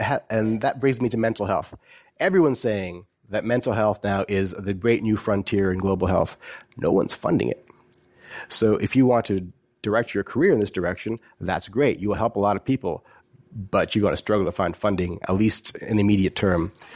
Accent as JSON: {"language": "English", "country": "Guyana", "moved": "yes", "said": "I'm part of a mass migration. I come from Guyana, and everyone like me who's well-educated from that country left, right, for other reasons, separately, individually, as part of your family."}